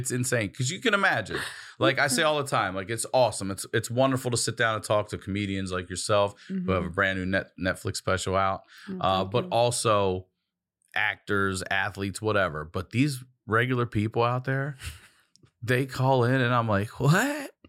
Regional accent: Baltimore, Maryland, United States; I'm from Maryland. I'm from Baltimore.

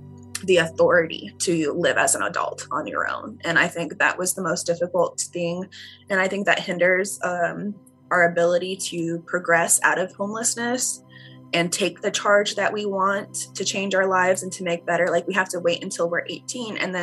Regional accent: San Jose, California, United States; I'm actually from San Jose, California.

